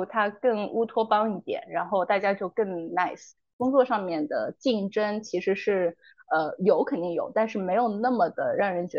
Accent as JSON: {"language": "Chinese", "region": "Shanghai", "country": "China", "said": "因为它远离我的家乡，而我是一个上海人，很少有上海人跑到天津去做一个工作"}